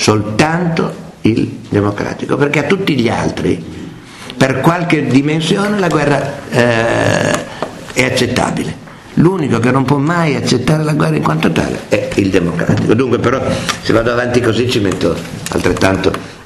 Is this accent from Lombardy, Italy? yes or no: no; Saluzzo, Piedmont, Italy; born there; ho l'identità di saluzzese perché sono nato a Saluzzo, l'identità di torinese